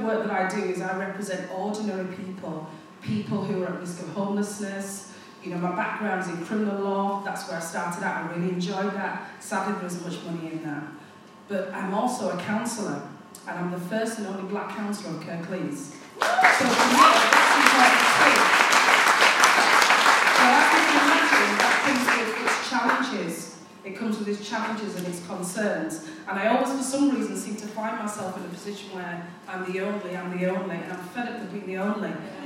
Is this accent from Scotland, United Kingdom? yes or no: no; Huddersfield, Yorkshire and the Humber, United Kingdom; I'm a housing solicitor, and I'm from the north, I'm from Huddersfield.